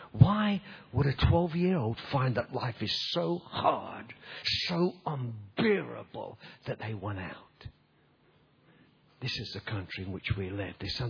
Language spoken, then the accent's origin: English; Nottingham, East Midlands, United Kingdom; When I was 16, I used to go into our city in Nottingham. I come from Nottingham. You know, you've heard of Robin Hood? Well, I come from where he was born. Robin Hood country.